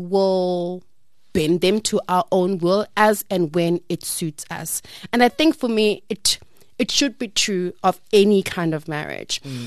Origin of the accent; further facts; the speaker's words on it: South Africa; whether I'm South African